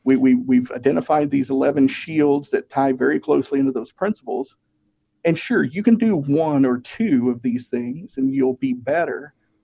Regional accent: Tennessee, United States; Well, I don't know if you've noticed, but I'm from Tennessee. We have a lot of weird sayings

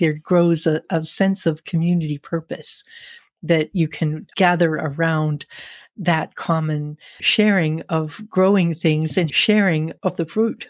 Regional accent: Pittsburgh, Pennsylvania, United States; because I grew up in Pittsburgh when pretty much everybody had a vegetable garden in their backyard

